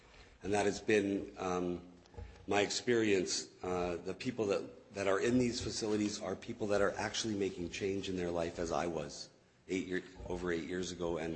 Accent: Winnipeg, Manitoba, Canada; I grew up in Winnipeg in an upper middle class neighborhood, and I got brought back to Winnipeg just over 8 years ago

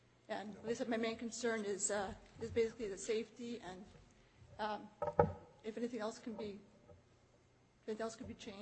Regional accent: St. Boniface, Manitoba, Canada; I'm from St. Boniface.

